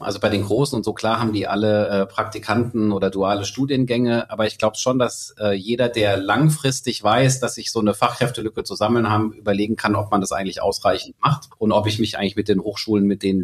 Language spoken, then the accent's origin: German; Heidelberg, Baden-Württemberg, Germany; now in Frankfurt, Germany; Also ich bin Wahl-Frankfurter, ich bin Heidelberger, aber bin hier jetzt lang genug.